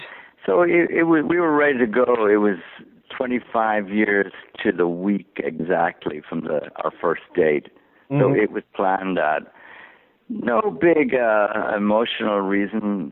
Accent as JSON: {"language": "English", "country": "Ireland", "tie": "born or raised there", "said": "it's from me growing up in Ireland and following music."}